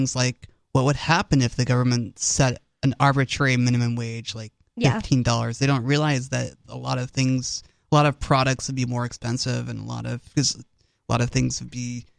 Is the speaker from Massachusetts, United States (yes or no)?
no; Utah, United States; I was born and raised in Utah. I grew up in the Church of Jesus Christ of Latter-day Saints, otherwise known as the Mormon Church